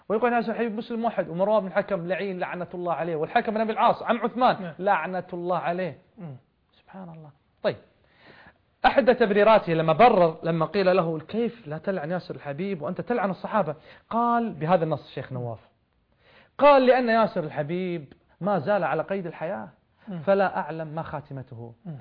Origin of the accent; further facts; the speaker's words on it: Kuwait; عندنا في الكويت